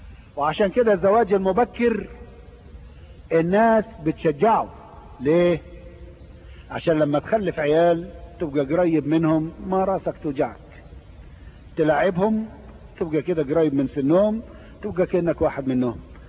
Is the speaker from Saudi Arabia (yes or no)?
no; Egypt; من الامور اللي معروفة عندنا في مصر